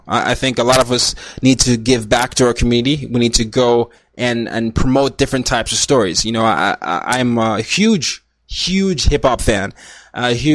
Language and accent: English; Nigeria; also born or lived in Sweden; Nigeria, I'm Nigerian. I was born in Nigeria, moved to Sweden, then came back to Nigeria. Then there was Burkina Faso, then there was Vietnam, and there was the United States.